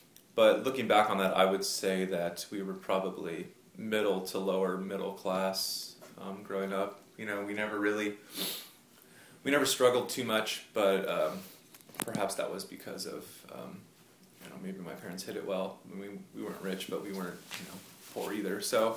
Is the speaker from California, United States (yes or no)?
yes; Covina, California, United States; also born or lived in Pasadena; I was born in Pasadena, California, in January of 1984, and we were living, my family was living in Covina at the time, and that's where I grew up, spent my entire childhood in Covina